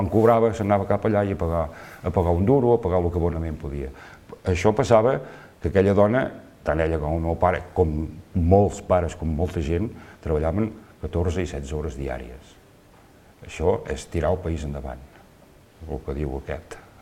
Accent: Olot, Catalonia, Spain; jo vaig néixer aquí a Olot, per tant, vull dir, vivia el carrer Mirador

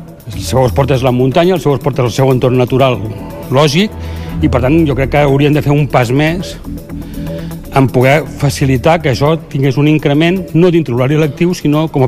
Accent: Catalonia, Spain; Jo no ho demano pels del Baix Penedès, la meva comarca

